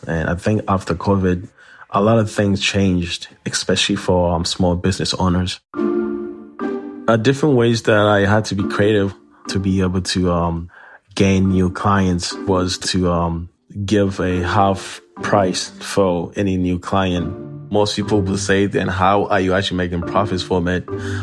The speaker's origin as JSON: {"language": "English", "country": "Burundi", "moved": "yes", "lives_now": "Manchester, United States", "said": "So my family and I moved to the United States in New Hampshire in 2007. I am originally from Burundi, East Africa."}